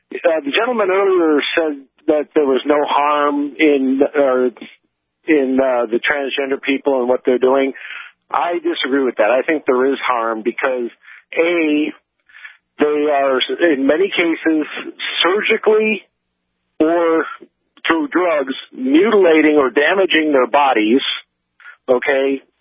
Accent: Chicago, Illinois, United States; because I grew up in Chicago and I lived there for 23 years

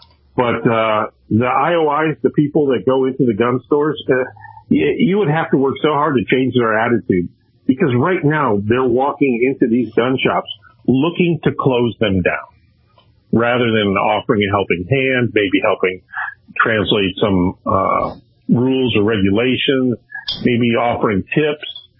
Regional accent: Minnesota, United States; You know, sometimes in the upper Midwest, my home state of Minnesota

